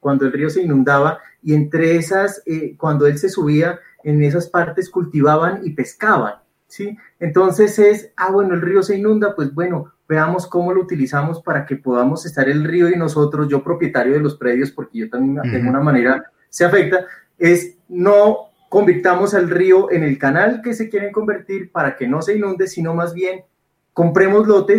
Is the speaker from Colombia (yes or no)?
yes; Nariño, Colombia; Cuando yo fui a mi pueblo a Nariño, quedan todavía algunas especies que rescatar.